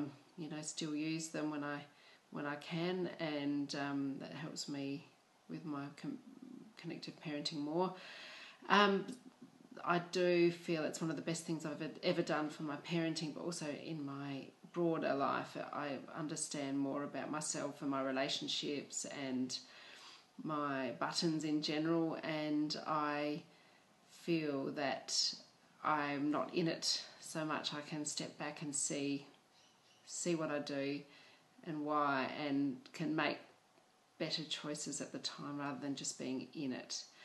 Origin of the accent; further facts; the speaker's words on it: Adelaide, South Australia, Australia; from Adelaide, South Australia, and I've been practicing connective parenting for about 12 months now.